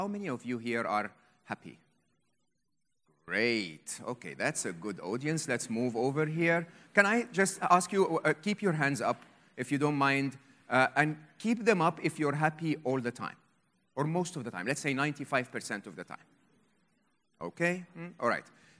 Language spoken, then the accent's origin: English; Egypt; English is a second language; I was born and raised in Egypt, educated in Egypt